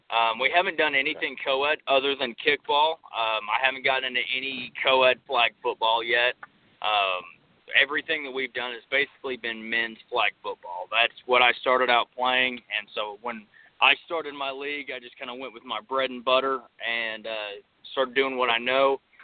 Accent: Tulsa, Oklahoma, United States; I'm from the Tulsa area in northeast Oklahoma. Grew up playing football

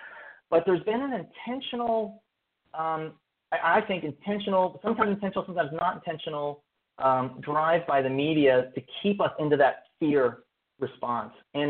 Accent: Berkeley, California, United States; growing up in Berkeley as such a liberal place, I saw how out of balance certain people were in Berkeley

